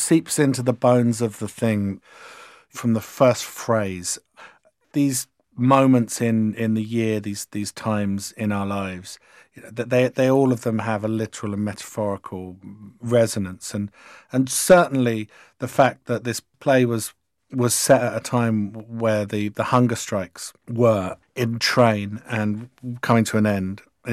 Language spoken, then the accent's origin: English; England, United Kingdom; But let's face it, I'm English.